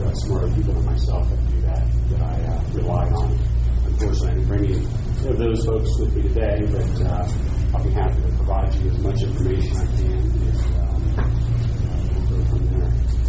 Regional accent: Florida, United States; By the way, some Redmond jokes, by the way, I'm from Florida. I was born and raised there.

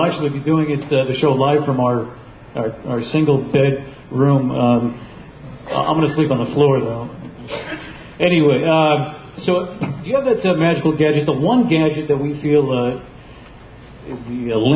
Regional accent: Maine, United States; I'm from Maine. I live in the Bar Harbor area of Maine

